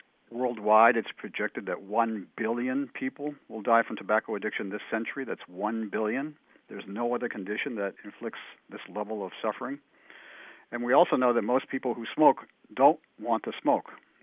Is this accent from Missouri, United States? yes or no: no; Massachusetts, United States; So I am from Massachusetts, and so I often tell audiences that in 2006, people will remember that our state of Massachusetts was the first to pass health reform in our country.